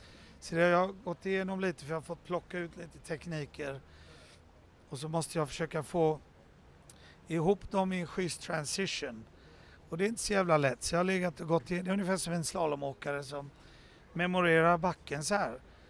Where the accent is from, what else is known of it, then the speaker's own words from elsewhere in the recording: Gothenburg, Västra Götaland County, Sweden; moved away; För jag var ju ändå relativt ung när jag flyttade från Göteborg och vi tog chansen ner i Köpenhamn.